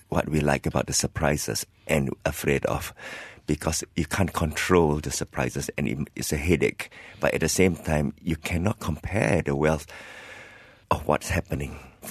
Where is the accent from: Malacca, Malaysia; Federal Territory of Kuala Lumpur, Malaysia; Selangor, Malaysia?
Malacca, Malaysia; now in Australia; I come from Malacca, and I live in Australia